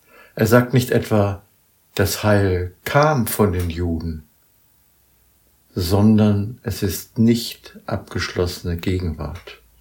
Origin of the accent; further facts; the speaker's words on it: Germany; Ich bin Deutsche und ich bin Adoptivsohn Israels.